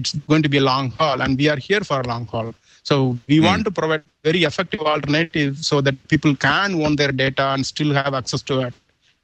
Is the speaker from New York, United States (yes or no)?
no; Chicago, Illinois, United States; and most of our team is in Texas, United States, and I'm from Chicago.